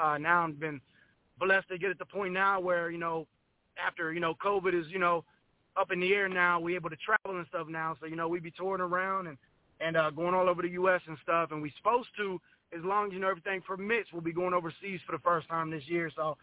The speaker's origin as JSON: {"language": "English", "region": "Ohio", "country": "United States", "moved": "yes", "lives_now": "Atlanta, United States", "said": "Now, I'm from Ohio. And I moved down to Atlanta, Georgia about 2 years ago"}